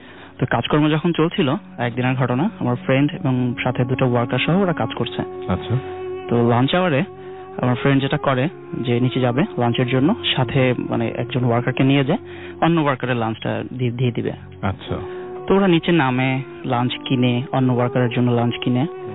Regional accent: Dhaka, Dhaka Division, Bangladesh; এসেছি ঢাকা থেকে।

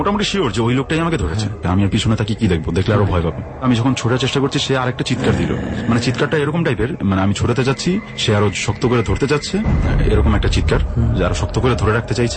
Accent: Narayanganj, Dhaka Division, Bangladesh; now in United Arab Emirates; নারায়ণগঞ্জে আমাদের গ্রামের বাড়িতে।

